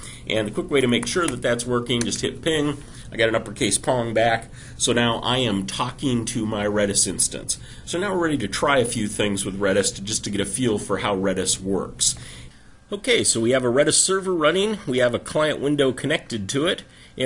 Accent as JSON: {"language": "English", "town": "Bozeman", "region": "Montana", "country": "United States", "tie": "born or raised there", "said": "That's my hometown, Bozeman."}